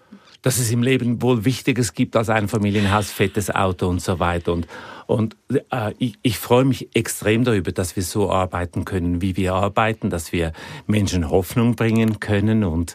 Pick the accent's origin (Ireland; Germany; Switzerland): Switzerland; Zurich; Ich bin in den 70er und 80er Jahren aufgewachsen und in Zürich.